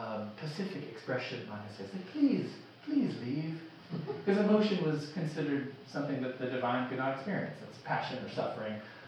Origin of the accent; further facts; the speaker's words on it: Texas, United States; I grew up in Texas